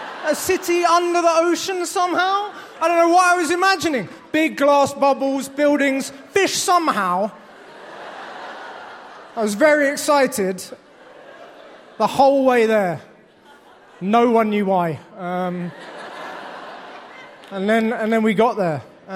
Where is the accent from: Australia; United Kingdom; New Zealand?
United Kingdom; now in United States; I'm British. I live here in America now.